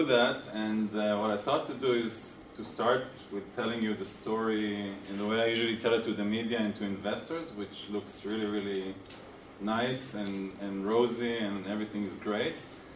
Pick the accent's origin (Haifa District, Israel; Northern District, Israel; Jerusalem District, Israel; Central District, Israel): Haifa District, Israel; Haifa; now in Tel Aviv, Israel; I grew up in Israel, in Haifa, if you know Haifa. And I'm married, I have two kids. I'm living today in Tel Aviv, and actually moving to San Francisco next month.